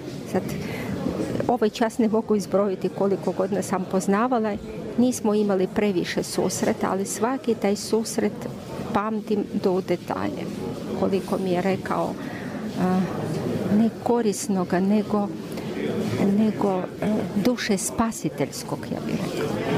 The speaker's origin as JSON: {"language": "Croatian", "country": "Russia", "lives_now": "Zagreb, Croatia", "said": "Iz Zagreba, ali ja sam Ruskinja, da, evo, tako, živim tu dosta dugo."}